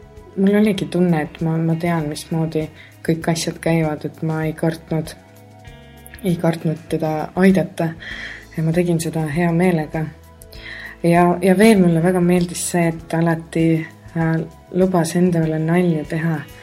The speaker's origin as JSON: {"language": "Estonian", "town": "Tartu", "region": "Tartu County", "country": "Estonia", "also_born_or_lived": "London", "lives_now": "Tallinn, Estonia", "said": "Mina olen noor jazzlaulja, ma olen pärit Tartust. Kuid aastast 2007 ma elan Tallinnas."}